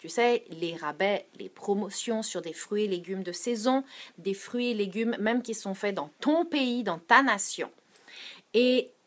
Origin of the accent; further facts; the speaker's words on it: France; now in Montreal, Canada; J'ai grandi en France, je suis issue d'une famille de poissonniers, donc je suis issue de parents maraîchers